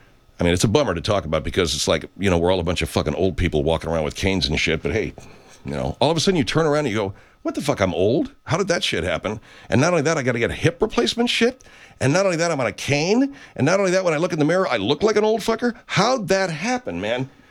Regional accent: Wisconsin, United States; fish fries are a big thing in Wisconsin, my home state, on Fridays.

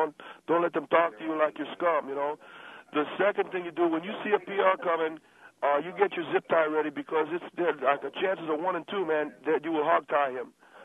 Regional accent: Los Angeles, California, United States; I come from Los Angeles. I don't come from New York.

